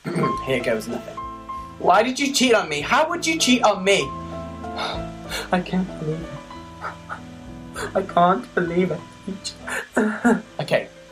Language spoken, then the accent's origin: English; Nottingham, East Midlands, United Kingdom; I'm from Nottingham, and I'm applying for Scott Mills the Musical this summer. Because I'm 18